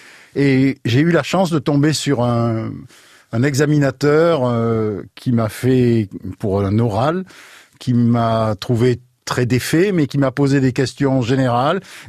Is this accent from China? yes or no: no; Floirac, Nouvelle-Aquitaine, France; donc moi je suis d'ici, je suis de la Bastide, enfin de Floirac, de la Bastide, de la Benauge.